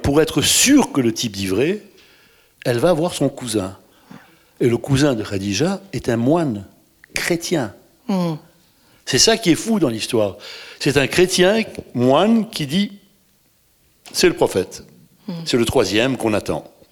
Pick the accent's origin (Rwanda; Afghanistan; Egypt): Egypt; moved away; Moi, je suis né dans un pays musulman, j'ai grandi en Égypte.